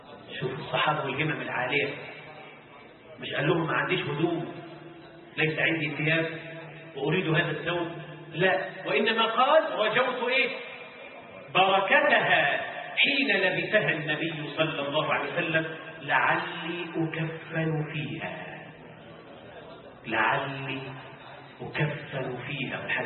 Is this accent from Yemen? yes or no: no; Egypt; طبعا يعني عندنا في مصر ولعله يعني في بلادنا العربية كلمة نعم هذه تستخدم لمعاني متعددة.